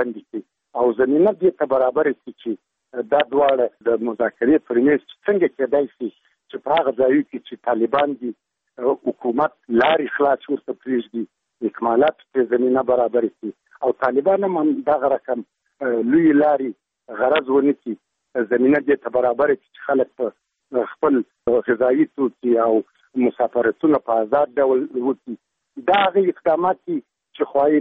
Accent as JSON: {"language": "Pashto", "region": "Uruzgan", "country": "Afghanistan", "lives_now": "Kandahar, Afghanistan", "said": "زه په کندهار کې یم او د روزګان څخه یم."}